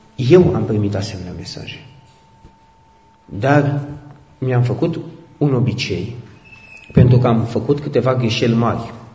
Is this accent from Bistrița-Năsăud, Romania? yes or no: no; Bucharest, Romania; eu am fost băiat de cartier, am crescut în Sălăjan